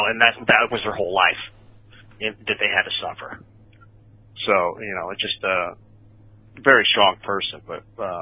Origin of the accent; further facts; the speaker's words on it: California, United States; we'll talk about being Mexican. I'm all, but that's not, I mean, yes, I am, but I, as I told you, I grew up here in Orange County, right?